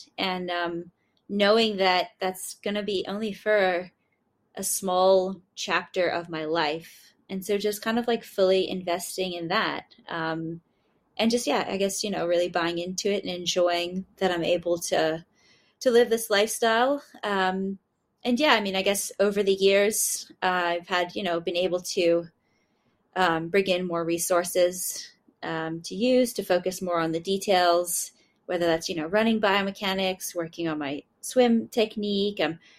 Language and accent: English; Bermuda; I'm from Bermuda.